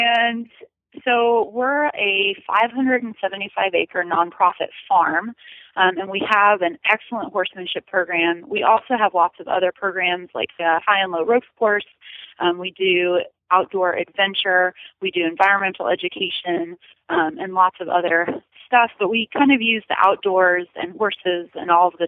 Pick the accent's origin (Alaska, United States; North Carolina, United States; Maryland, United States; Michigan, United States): North Carolina, United States; Asheville; I grew up in near Asheville, North Carolina, and I did some hunt seat riding